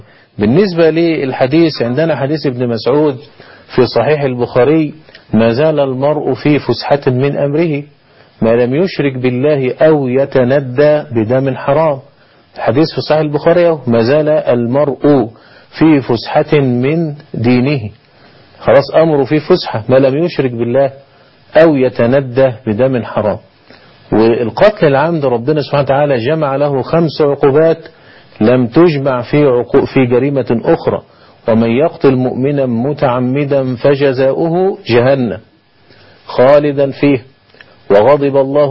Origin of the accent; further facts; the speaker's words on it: Egypt; احنا عندنا في مصر معظم المقابر ما عدا طبعا في الشرقية وصعيد مصر